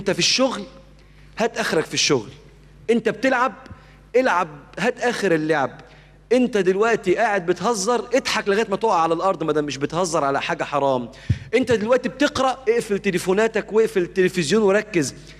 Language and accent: Arabic; Egypt; وكان ساعتها الاستاذ عمرو خالد بدا يدي دروس عندنا في مصر